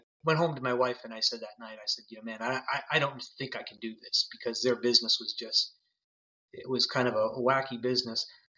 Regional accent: Foxborough, Massachusetts, United States; I'm originally from Foxborough, Massachusetts.

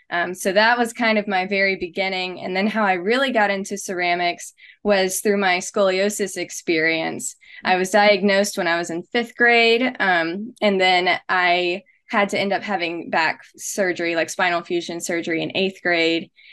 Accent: the South, United States; And I grew up in the South.

